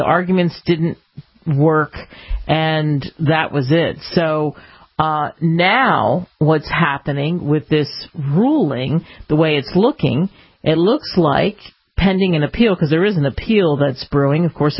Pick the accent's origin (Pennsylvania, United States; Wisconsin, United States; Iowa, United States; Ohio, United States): Pennsylvania, United States; Philadelphia; I grew up in Philly, and so I was a stone's throw away from the seat of liberty, constantly walking by the place where the Declaration of Independence was signed.